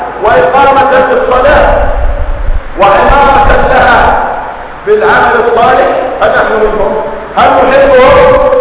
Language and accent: Arabic; Palestine; وخاصه في بلادنا فلسطين